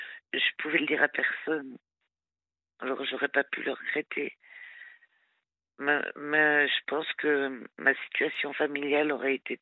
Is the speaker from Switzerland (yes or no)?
yes; Switzerland; now in France; je suis suisse d'origine. Donc, je me suis vite réfugiée en France parce que j'aimais mieux la France que la Suisse.